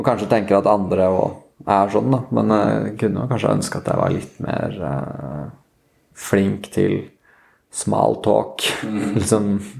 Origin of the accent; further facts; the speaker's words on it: Lillehammer, Innlandet, Norway; sånn på 90-tallet og sånn da jeg vokste opp på Lillehammer, det var jo veldig sånn, dørene stod liksom åpne